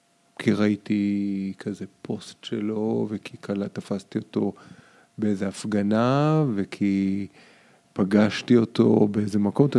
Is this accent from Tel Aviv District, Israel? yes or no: yes; Holon, Tel Aviv District, Israel; גדלתי בחולון מוקף שורדי שואה, שהיידיש הייתה השפה שככה דיברו אותה